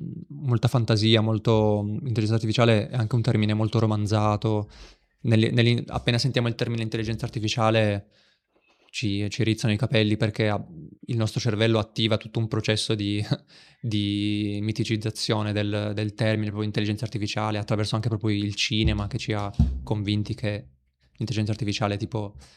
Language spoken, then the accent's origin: Italian; Turin, Piedmont, Italy; born there; sarà che sono nato a Torino e quindi la famosa piccola Versailles